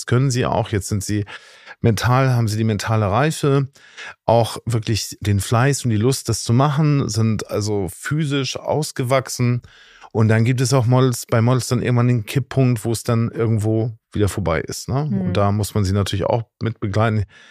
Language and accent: German; Hamburg, Germany; Ich bin ja hier aufgewachsen, ich bin ja Hamburger. Mir hat das eigentlich so gefehlt, in Hamburg zu sein.